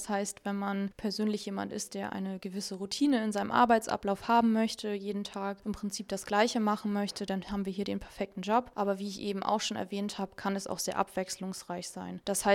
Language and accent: German; Stade, Lower Saxony, Germany; ich bin 24 Jahre alt, ich komme gebürtig aus Stade.